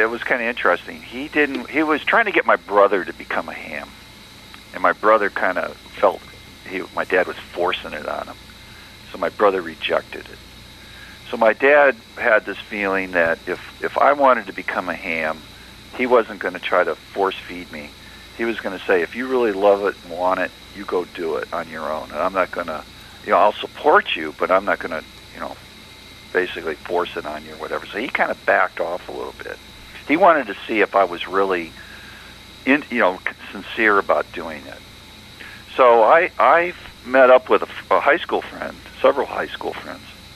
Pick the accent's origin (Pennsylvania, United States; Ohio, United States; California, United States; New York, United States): Ohio, United States; I was from Ohio, so I would talk basically about 500 to 1,000 miles.